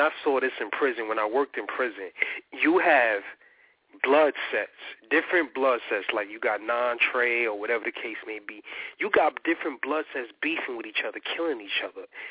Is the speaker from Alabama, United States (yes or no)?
no; Brooklyn, New York, United States; I'm from Bed-Stuy, by the way